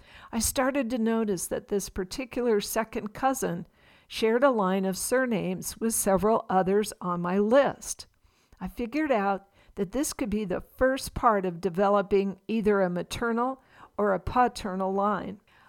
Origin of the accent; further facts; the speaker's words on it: Los Angeles, California, United States; born there; my birth father, who was born in Utah, who was also 20 years old when I was born in 1953 in Los Angeles.